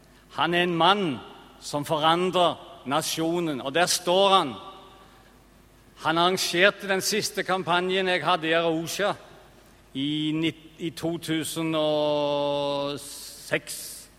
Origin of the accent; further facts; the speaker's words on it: Kvinesdal, Agder, Norway; det må være fordi jeg er fra Kvinesdal.